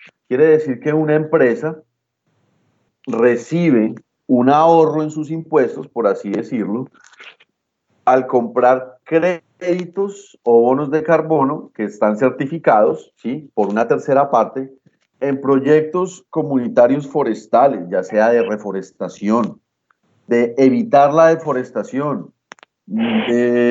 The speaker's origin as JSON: {"language": "Spanish", "country": "Colombia", "said": "es muy común de nosotros como colombianos criticar al legislativo"}